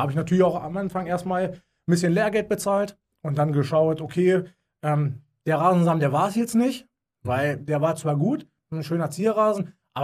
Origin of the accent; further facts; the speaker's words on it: Braunschweig, Lower Saxony, Germany; komme aus Braunschweig, in Mittelniedersachsen, Mitte Deutschland.